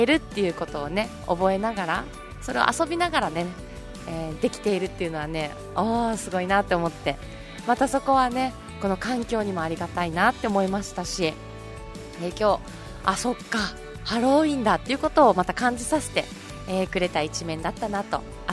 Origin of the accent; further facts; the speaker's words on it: Nishihara, Okinawa, Japan; 私西原町出身なんですが、その西原中学校を、卒業したんですけれども、